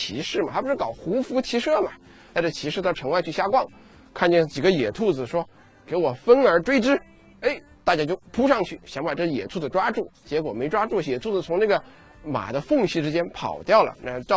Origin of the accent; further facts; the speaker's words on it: China; 就是因为我是中国人，我有一颗民族心